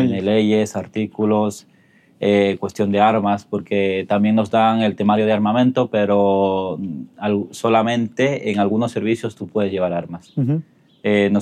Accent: Ecuador; now in Barcelona, Spain; yo soy de Ecuador. Bueno, llevo aquí viviendo 24 años ya en Barcelona.

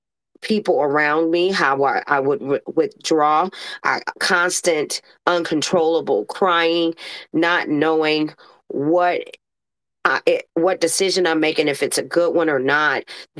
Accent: St. Louis, Missouri, United States; I live in St. Louis. I'm born and raised in St. Louis.

